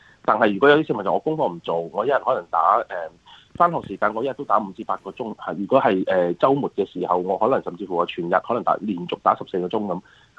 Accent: China; 尤其係有我哋中國人家庭嘅一個特色嘅

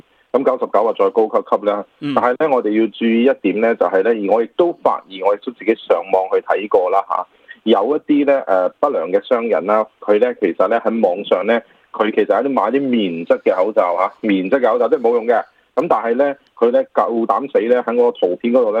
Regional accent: Australia; 澳洲嘅貨源除咗我哋澳洲人訂之外咧

